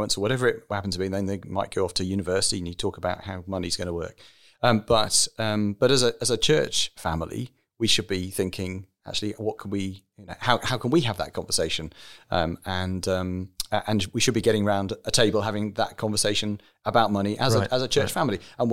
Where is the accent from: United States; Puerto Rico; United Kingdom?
United Kingdom; It's funny, we're very British, aren't we?